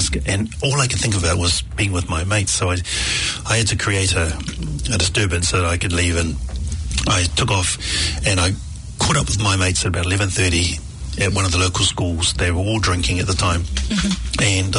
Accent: Avondale, Auckland, New Zealand; I grew up in Avondale. It was the norm as Pacific Islanders to gather together in groups

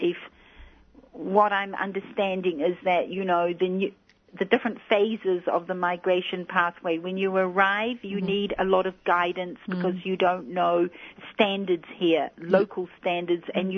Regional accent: New Zealand; as a New Zealander

